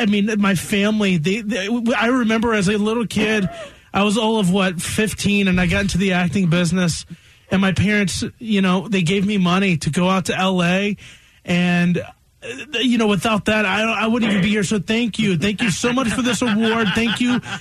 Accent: United States; born there; back in 1992 when I was born in the Blue Ridge Mountains with barely any money

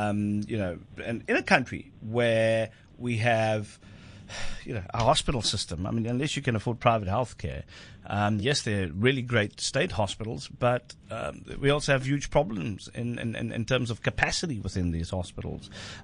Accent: South Africa; I'm a South African

